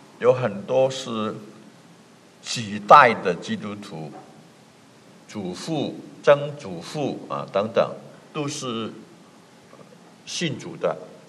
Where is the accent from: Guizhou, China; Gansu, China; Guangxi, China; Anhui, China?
Guangxi, China; born there; 就好像我爸爸在广西柳州，我在广西出生